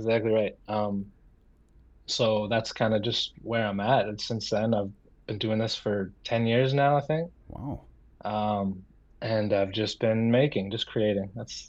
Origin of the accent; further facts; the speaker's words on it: Inuvik, Northwest Territories, Canada; Currently in my hometown of Inuvik, Northwest Territories.